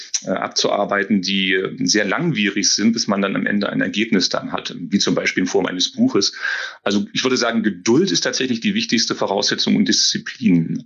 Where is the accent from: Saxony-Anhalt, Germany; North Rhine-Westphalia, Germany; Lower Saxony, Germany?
Saxony-Anhalt, Germany; Ich komme durchaus aus der Region, aus der Region um Querfurt, ein Dorf, bin zunächst auch bei Naumburg in Schiffotter auch gewesen, dort auf die Schule gegangen